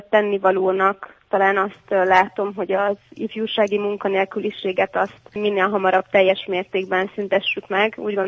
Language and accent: Hungarian; Hungary; Én Észak-Kelet-Magyarországról származom